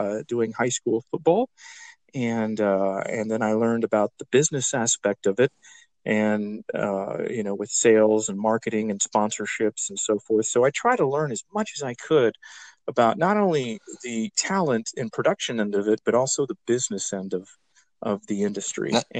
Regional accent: Victoria, Texas, United States; I'm from Victoria, born and raised, and went to school, high school there at the private Catholic high school, St. Joseph

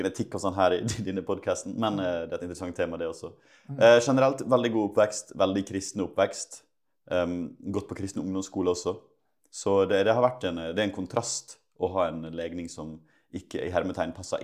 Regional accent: Ålesund, Møre og Romsdal, Norway; jeg kommer fra Ålesund. Mine foreldre er pastorer. Har hatt en veldig kristen oppvekst. Kirka har vært mitt andre hjem.

